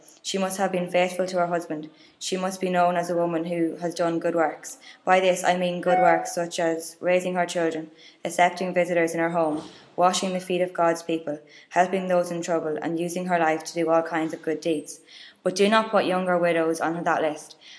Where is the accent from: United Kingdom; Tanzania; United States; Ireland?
Ireland; Cavan, Ulster; I'm from Cavan